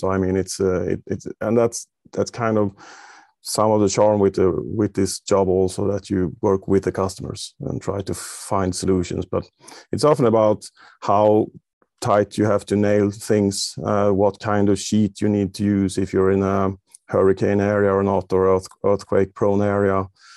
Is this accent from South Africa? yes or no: no; Sweden; English is a second language; I'm from Sweden